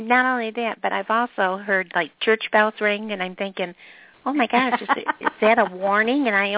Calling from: North Carolina, United States; North Carolina.

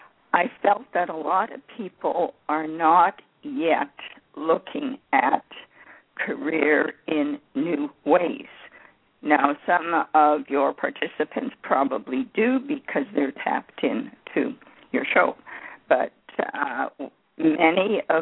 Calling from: Calgary, Alberta, Canada; I'm calling you from Calgary, Alberta, which is in the Midwest.

